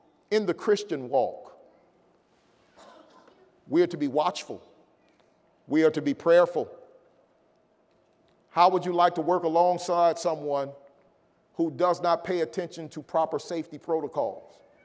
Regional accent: Illinois, United States; Now, I'm from Illinois, so the Sears Tower, I understand, is 108 stories.

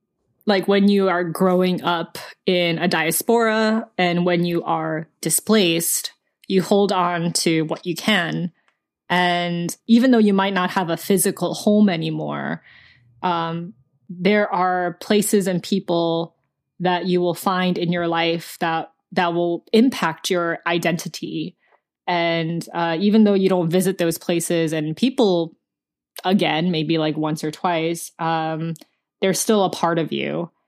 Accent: United States; people could probably pick up on the fact immediately that I'm American. And it's like you're Korean, but you're not considered Korean.

